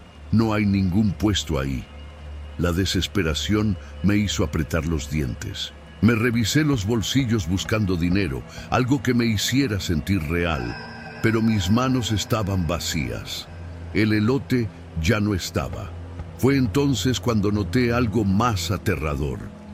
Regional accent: Mexico City, Mexico; Crecí en la Ciudad de México, donde los puestos de tacos son parte del paisaje urbano, tanto como los baches y los vendedores ambulantes.

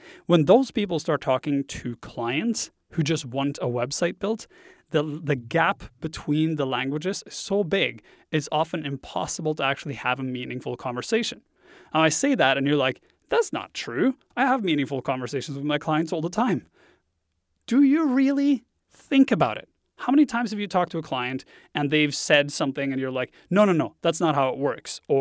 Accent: Norway; English is a second language; moved away as an adult; I grew up in Norway. I spent the first 22 years of my life there. So English is my second language, which you will hear as this podcast progresses.

